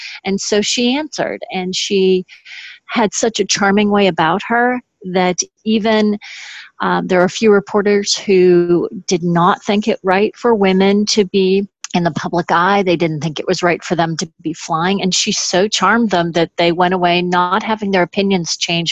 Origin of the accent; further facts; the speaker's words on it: Augusta, Maine, United States; She went to my hometown of Augusta, Maine